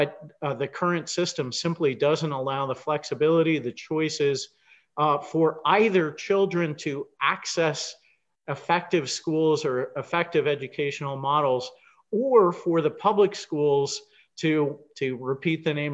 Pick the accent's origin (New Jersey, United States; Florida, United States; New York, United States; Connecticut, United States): New Jersey, United States; You know, we've experimented with that in places like my home state of New Jersey